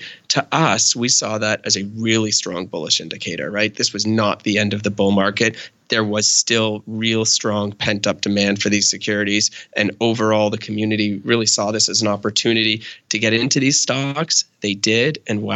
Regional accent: Canada; I'm Canadian, of course, right?

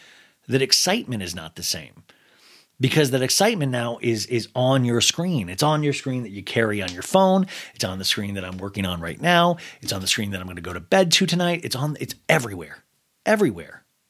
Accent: Kansas, United States; And remembering, like, even growing up in Kansas, I was just so in love.

